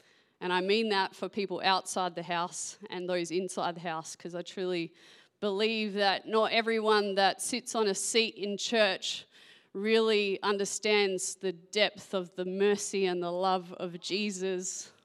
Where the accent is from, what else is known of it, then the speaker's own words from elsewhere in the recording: Perth, Western Australia, Australia; also born or lived in Ireland; Yes, as you heard, I'm from Perth. You know, lived there most of my life except for a short stint in Ireland